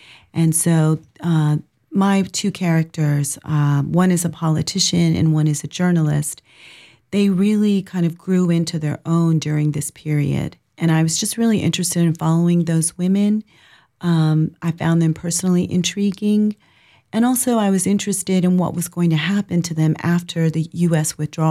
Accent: Jacksonville, Florida, United States; I grew up in Jacksonville. I grew up on the South Side.

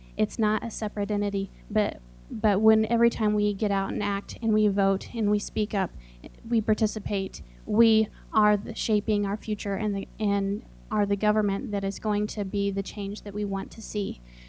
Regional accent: Homer, Alaska, United States; I grew up here in Homer, and this is actually where I attended college, in high school.

